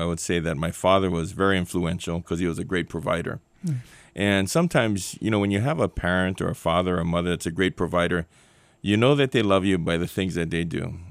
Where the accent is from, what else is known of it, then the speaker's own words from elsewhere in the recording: Hawaii, United States; I grew up in the palatial estates of Aliamanu by Salt Lake. That's very close to Radford High School and Moanalua High School.